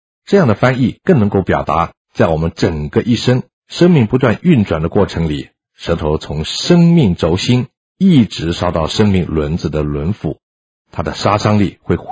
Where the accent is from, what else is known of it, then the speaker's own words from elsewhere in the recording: China; 我们中国人也说，星星之火可以燎原